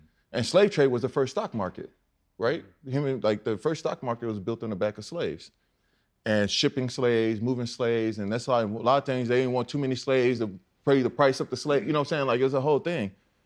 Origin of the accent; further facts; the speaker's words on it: Houston, Texas, United States; I'm from Texas, Houston, NASA.